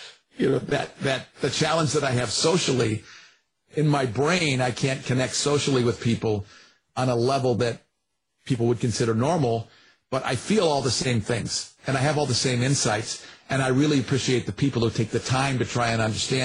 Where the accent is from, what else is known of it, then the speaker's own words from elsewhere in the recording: Ann Arbor, Michigan, United States; I grew up in Ann Arbor, Michigan, and I had parents that were incredibly inclusive before it was cool.